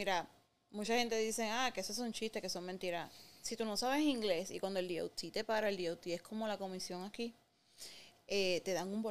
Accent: Puerto Rico; accent: Puerto Rican English; Spanish is a second language; now in United States; Yo no te digo que soy gringa ni soy bilingüe full. Yo, mi inglés es un Puerto Rican English.

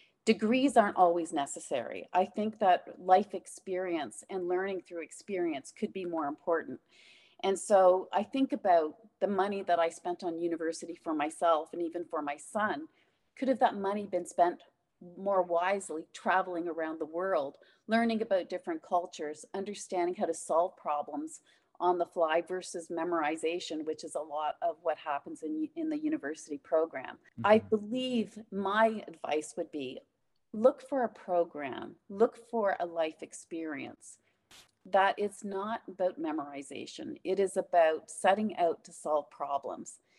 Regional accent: Campbellford, Ontario, Canada; I was raised again in Campbellford, Ontario. Like, our population was 3,500 people, and that was counting all the outskirts of all the country kids that got bused in.

